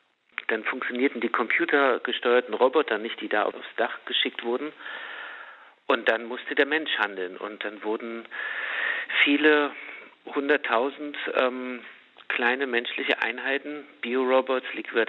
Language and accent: German; Chemnitz, Saxony, Germany; born there; Geboren in Karl-Marx-Stadt, 1979.